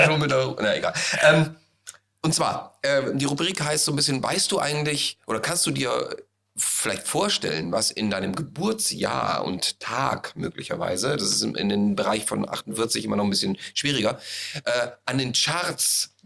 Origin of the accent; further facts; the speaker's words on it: Austria; now in Germany; ich bin ja Österreicher.